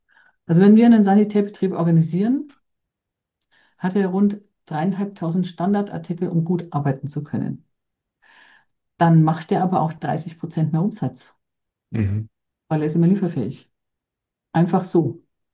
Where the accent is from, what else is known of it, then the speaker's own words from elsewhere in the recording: Erlangen, Bavaria, Germany; accent: Franconian; Ich stamme aus Erlangen, deswegen auch meine fränkische Sprache, vor Ort von Erlangen-Buckenhof.